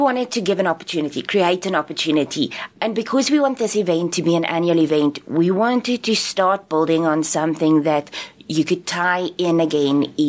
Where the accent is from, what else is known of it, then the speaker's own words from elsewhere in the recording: South Africa; it was very important for me that South Africans, we're cross-genre